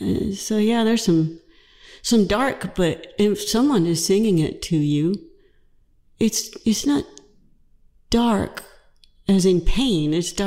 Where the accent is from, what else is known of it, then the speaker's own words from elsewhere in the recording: Georgia, United States; Yeah, and I'm from Georgia, like Vic